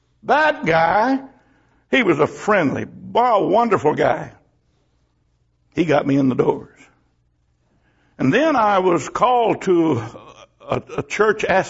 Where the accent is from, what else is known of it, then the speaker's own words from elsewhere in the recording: United States; born there; He let me be born in America.